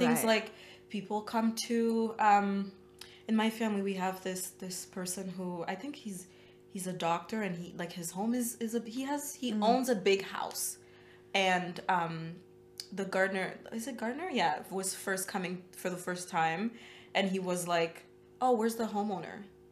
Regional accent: Ottawa, Ontario, Canada; where are you from? I'm from Ottawa.

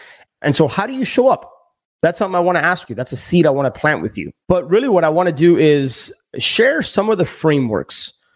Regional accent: Miami, Florida, United States; And being born and raised in Miami, I didn't even know what snowshoeing was.

